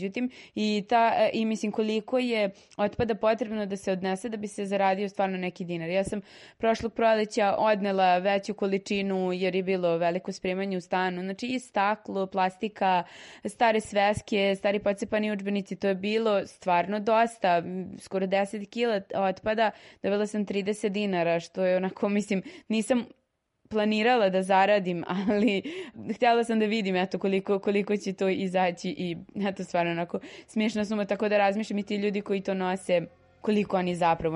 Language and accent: Serbian; Pančevo, Vojvodina, Serbia; ja sam iz Pančeva i što se tiče reciklaže u Pančevu dosta je onako zanemarena tema.